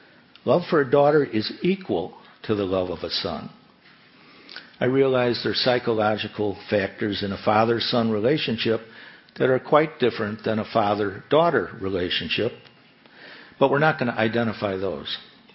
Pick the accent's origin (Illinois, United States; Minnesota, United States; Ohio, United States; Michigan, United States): Illinois, United States; Chicago; I grew up in Chicago, and on the far west side, the residential streets were not wide enough for cars to pass